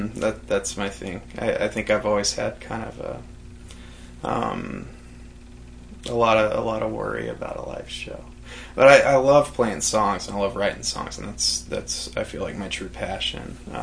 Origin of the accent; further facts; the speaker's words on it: New Mexico, United States; now in Illinois, United States; I mean, I grew up in New Mexico, and I've lived in Illinois for 10 years or so